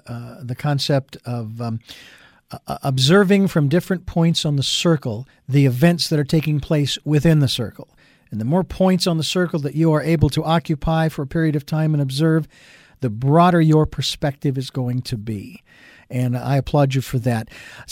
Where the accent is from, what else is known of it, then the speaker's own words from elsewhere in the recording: Phoenix, Arizona, United States; I'm from Phoenix, Arizona, where the baseball team, the Diamondbacks, are from